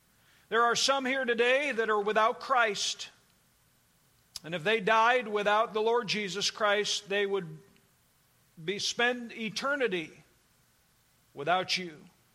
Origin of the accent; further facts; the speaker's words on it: New England, United States; Now, I grew up in New England. Those were probably more hills than the people that grew out west and understand what the mountains are.